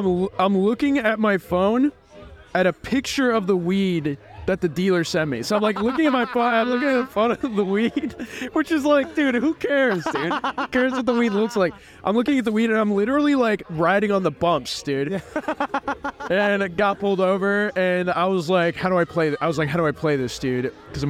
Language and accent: English; Benicia, California, United States; Dude, I grew up in Benicia.